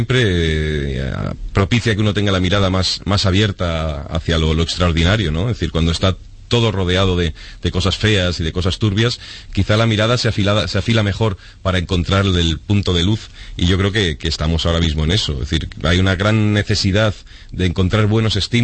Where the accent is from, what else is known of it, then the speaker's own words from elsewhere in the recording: Madrid, Community of Madrid, Spain; Yo soy muy madrileño, muy gato.